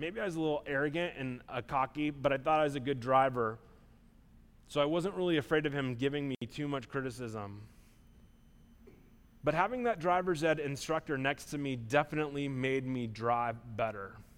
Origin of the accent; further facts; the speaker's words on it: Iowa, United States; I grew up in Iowa where you could get your permit at 14 and you could take driver's ed at like early 15.